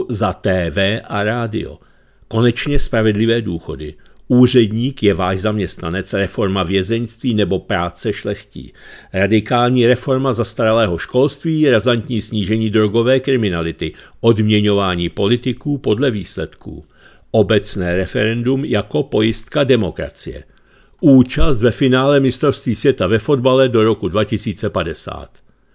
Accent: Pardubice Region, Czechia; Je to můj rodný kraj

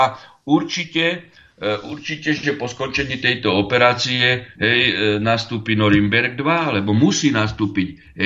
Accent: Prešov Region, Slovakia; Pozrite, ja pochádzam z východného Slovenska, respektíve som Tatranec, Kežmarok, Ľubica, Poprad.

